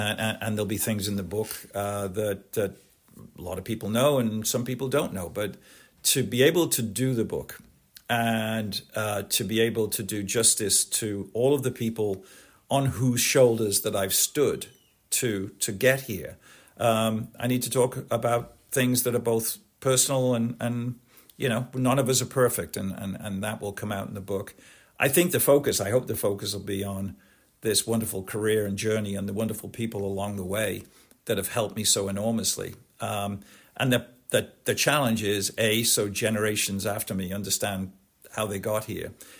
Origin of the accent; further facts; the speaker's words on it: Liverpool, North West England, United Kingdom; And I point to being born in Liverpool, having those very distinctive traits of being a Liverpudlian